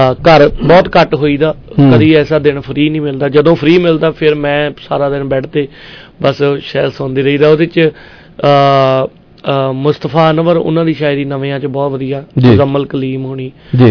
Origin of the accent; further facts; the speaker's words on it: Punjab, India; accent: Majhi; ਤੇ ਉਹ ਫਿਰ ਸਾਡੀ ਬੋਲੀ ਵੀ ਸੇਮ ਹੀ ਆ ਮਾਝੇ ਦੀ, ਸਾਡੀ ਬਟਾਲਾ ਗੁਰਦਾਸਪੁਰ ਅੰਮ੍ਰਿਤਸਰ ਸਾਡਾ ਬਾਰਡਰ ਏਰੀਆ ਆ